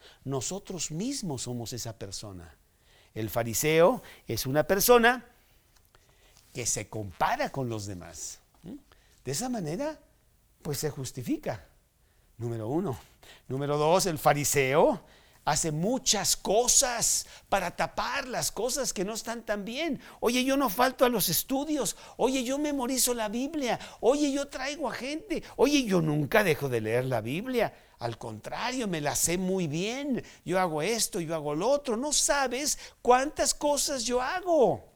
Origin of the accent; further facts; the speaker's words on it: Mexico; así decimos nosotros, somos mexicanos y esa es nuestra manera de decir las cosas.